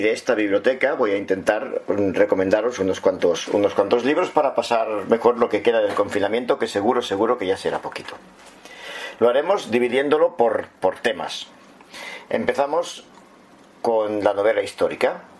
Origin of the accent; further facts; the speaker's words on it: Catalonia, Spain; aquí en Cataluña, que es de donde soy yo, porque aquí es una fiesta muy muy grande.